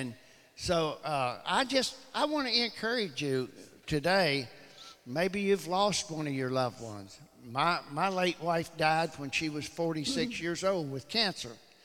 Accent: Alderson, West Virginia, United States; I grew up on the Greenbrier River in Alderson. And I never appreciated that river so much as till I'm turning 74.

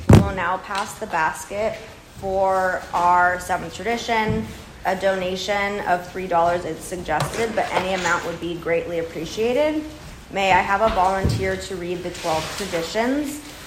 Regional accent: Los Angeles, California, United States; and really growing up in Los Angeles especially, thought that, like, that is what would make me happy.

